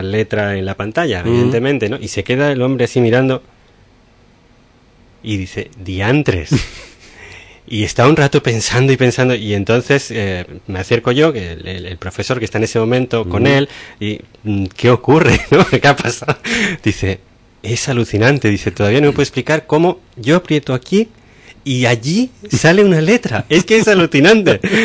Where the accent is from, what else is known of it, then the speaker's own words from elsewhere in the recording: Spain; Yo, como español